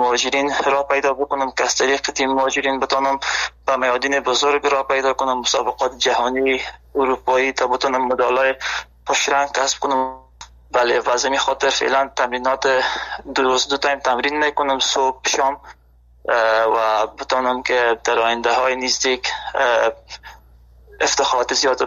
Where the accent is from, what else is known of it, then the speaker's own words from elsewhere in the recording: Afghanistan; now in Germany; به خاطر می هدف خود از افغانستان آلمان آمدم